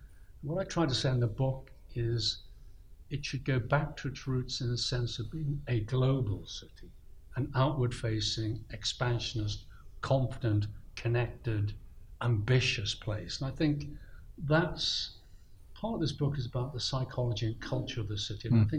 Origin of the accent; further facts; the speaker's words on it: Liverpool, North West England, United Kingdom; It was not an English city, it was an immigrant city, it was a Celtic city. We're not English, we're Scousers.